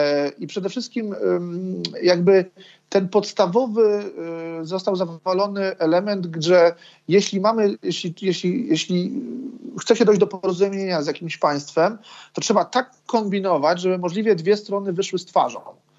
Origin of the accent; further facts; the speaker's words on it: Sudetes, Poland; ja się pochodzę z tamtych terenów, na tamtych terenach się wychowałem.